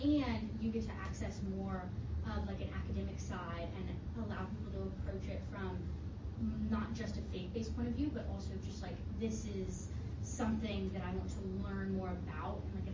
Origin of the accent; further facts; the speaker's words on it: Tallahassee, Florida, United States; I'm from Tallahassee, Florida, and I go to a, like an Anglican church in Tallahassee, so it's a very different vibe